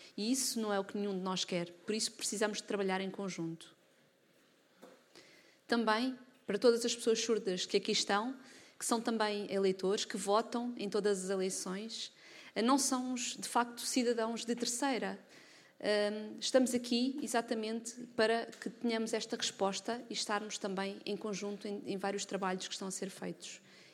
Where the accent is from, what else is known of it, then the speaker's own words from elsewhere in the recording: Portugal; todos nós que nascemos aqui, que somos portugueses